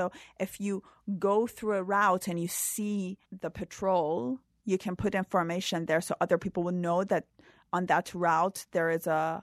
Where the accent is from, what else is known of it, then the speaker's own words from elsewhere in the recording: Iran; moved away as an adult; Well, you know, I left Iran in 2009, but until then, when I was younger and, you know, a teenager or in my early 20s and I was really rebellious